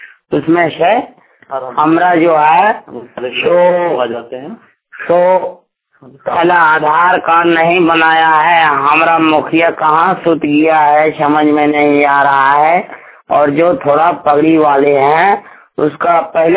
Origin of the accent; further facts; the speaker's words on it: Giridih, Jharkhand, India; मैं भलापुर का रहने वाला हूँ और थाना हिरोली है और पोस्ट रेम्बा है, जिला गिरिडीह है और झारखंड जो भोलापुर से बोल रहे हैं।